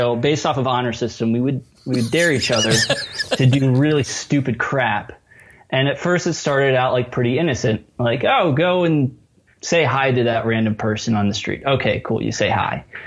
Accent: Reading, Pennsylvania, United States; when I was a kid, I grew up in Reading, Pennsylvania, and I was horribly shy.

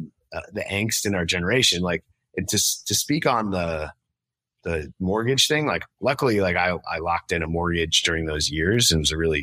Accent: Ridgewood, New Jersey, United States; my hometown is Ridgewood, New Jersey. It's like a little suburb in New York City.

